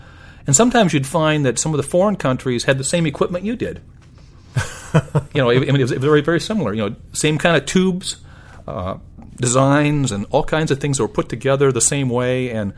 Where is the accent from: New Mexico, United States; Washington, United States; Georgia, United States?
Washington, United States; And I grew up on the West Coast in Washington State, and it was very easy to talk to Japan from the West Coast versus the East Coast.